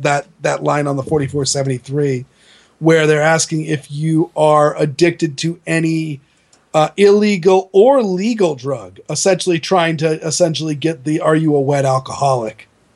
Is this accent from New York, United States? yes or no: no; Portland, Maine, United States; born there; I was born in Maine Medical Center in Portland, Maine. That is permanent resident status. I am a citizen of Maine. I am just in exile in Massachusetts.